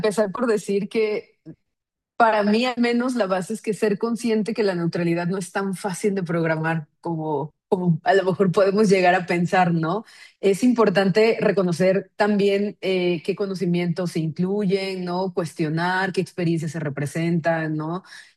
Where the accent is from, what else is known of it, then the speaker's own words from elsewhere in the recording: Tabasco, Mexico; now in Guadalajara, Mexico; Yo vivo en Guadalajara, pero soy de Tabasco